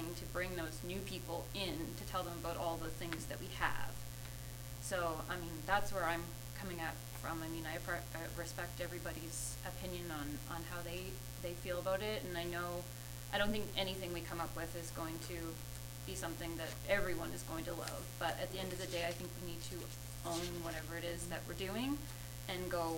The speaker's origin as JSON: {"language": "English", "town": "Liverpool", "region": "Nova Scotia", "country": "Canada", "said": "yes, I'm from Liverpool. I have family as well that live in North Queens."}